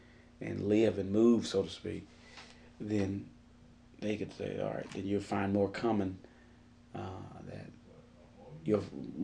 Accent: Roswell, United States; I grew up in Roswell. I graduated from, well, went to school in Roswell. You know, live here all my life

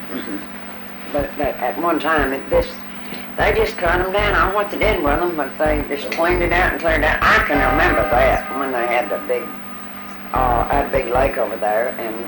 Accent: Mississippi, United States; I was raised near Baldwin.

